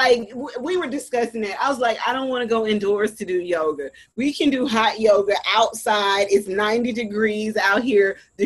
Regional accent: Georgia, United States; Yeah, see, I'm from Georgia, so I'm there with you.

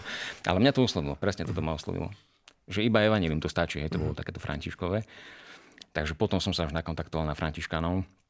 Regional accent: Horný Kalník, Žilina Region, Slovakia; Lebo ja som Martinčan, teda som z Horného Kalníka, to je taká dedinka 5 km od Martina, ale školu som navštevoval Martin, čiže ten život som prežíval väčšinou v tom meste.

